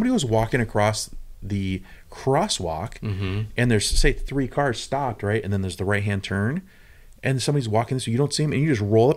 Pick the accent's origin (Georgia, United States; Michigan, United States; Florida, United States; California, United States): California, United States; Compared to where I came from Southern California, so it was bonkers down there.